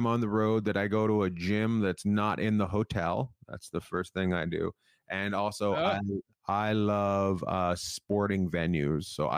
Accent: Terrace, British Columbia, Canada; I grew up in Terrace, British Columbia.

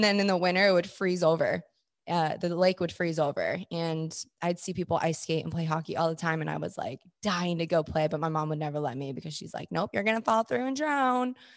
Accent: Fort Collins, Colorado, United States; born there; So I was born in Fort Collins, Colorado on March 26, 1993.

